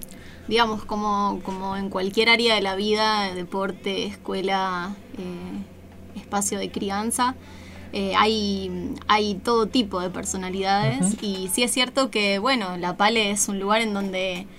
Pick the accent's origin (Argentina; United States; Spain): Argentina; Buenos Aires; yo que vengo de Capital Federal